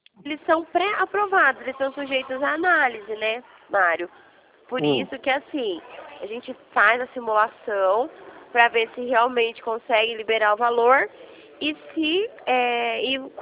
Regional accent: Rio Claro, São Paulo, Brazil; Eu sou de Rio Claro, tá?

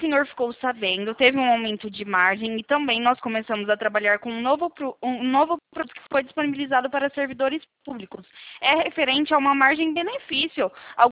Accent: Campinas, São Paulo, Brazil; Eu sou aqui do interior de São Paulo, fico localizado em Campinas.

